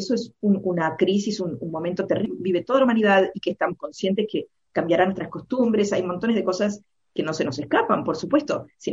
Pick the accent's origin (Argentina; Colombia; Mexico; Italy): Argentina; also born or lived in Chile / Spain; Yo nací en Chile. Me he criado en Argentina y viví buenos años de mi adolescencia en España